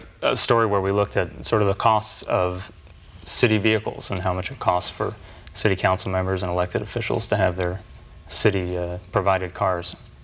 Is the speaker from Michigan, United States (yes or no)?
no; New York, United States; For me, I grew up in New York and always grew up around the great newspaper environment there.